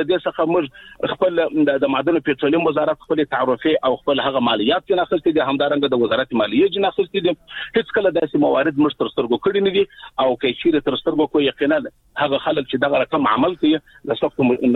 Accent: Afghanistan; موږ ورته متعهد پاتې یو، موږ افغانان یو.

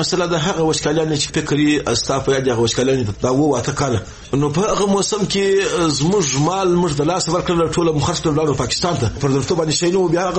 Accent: Afghanistan; زه کوچېم نو د افغانستان نه یم.

